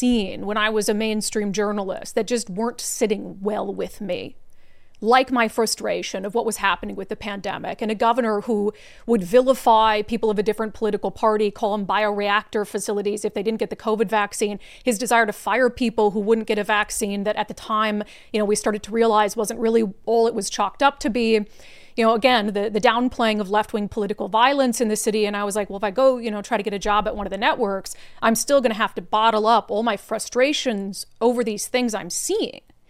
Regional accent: Midwest, United States; moved away as an adult; so Washington State is not where I'm from. I'm from the Midwest. You guys know that. But this is where I've lived my entire adult life. After college, I came here.

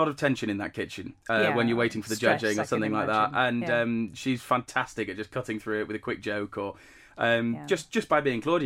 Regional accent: Leeds, Yorkshire and the Humber, United Kingdom; moved away as an adult; now in York, United Kingdom; Well, originally I'm from Leeds and went to York 10 years ago now for uni and just never left, really.

